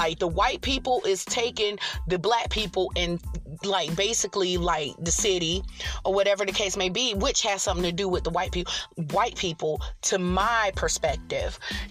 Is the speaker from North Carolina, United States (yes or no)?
yes; Raleigh, North Carolina, United States; like, I'm from Raleigh, North Carolina, right?